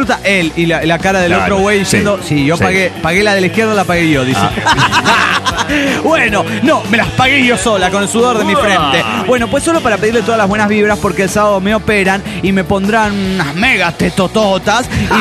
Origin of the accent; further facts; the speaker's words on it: Monterrey, Nuevo León, Mexico; Recuerdo que hacíamos una rica carne asada, como es costumbre en mi tierra, Regia.